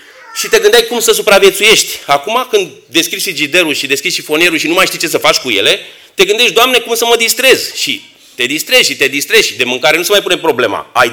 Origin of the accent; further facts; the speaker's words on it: Romania; born there; m-am născut în România, înseamnă că Dumnezeu vreau să trăiesc în România.